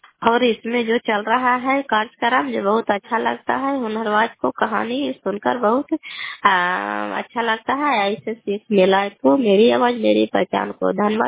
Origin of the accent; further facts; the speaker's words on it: Chandi, Bihar, India; घर कल्याणपुर वाली, बिरसी पंचायत, प्रखंड चंडी, जिला नालंदा का निवासी हूँ।